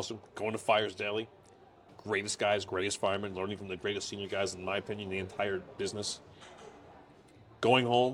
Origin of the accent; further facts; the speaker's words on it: New Jersey, United States; moved away as an adult; now in New York City, United States; I'm born and raised in New Jersey. I wanted to be a New York City fireman.